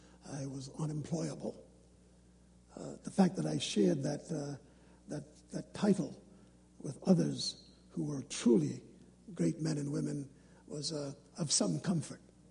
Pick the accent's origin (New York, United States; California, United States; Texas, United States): New York, United States; Harlem; I watched through the dual privilege of growing up in Harlem in America because I was born there, and as an African American, I had one set of experiences, and because my parents were immigrants and came from the Caribbean